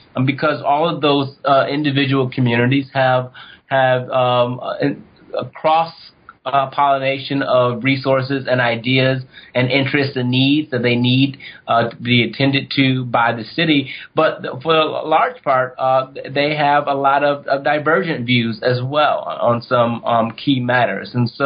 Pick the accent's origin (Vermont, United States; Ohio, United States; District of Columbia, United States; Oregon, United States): Ohio, United States; One, on full disclosure, I'm from Ohio.